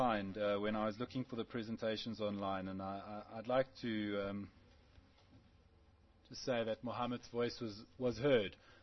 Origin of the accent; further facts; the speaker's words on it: Cape Town, Western Cape, South Africa; I come from Cape Town, where we're a lot more loose with time than other places.